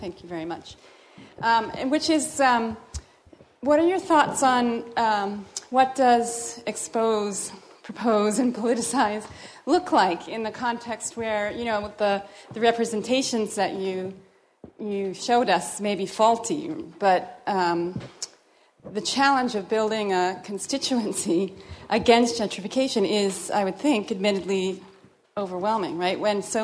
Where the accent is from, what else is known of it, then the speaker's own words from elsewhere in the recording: Toronto, Ontario, Canada; from Toronto.